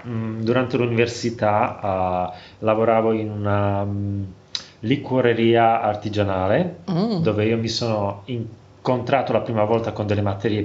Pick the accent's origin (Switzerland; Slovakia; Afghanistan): Slovakia; Italian is a second language; Ok, allora, io sono cresciuto in Slovacchia, ex Cecoslovacchia.